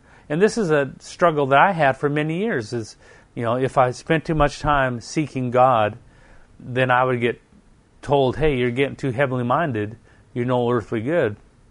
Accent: Canada; Now, being Canadian myself, we're known for being nice, at least speaking nice.

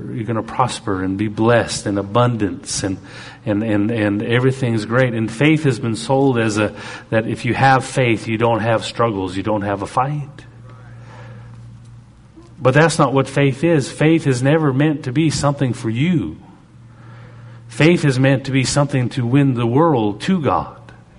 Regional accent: Canada; I'm Canadian

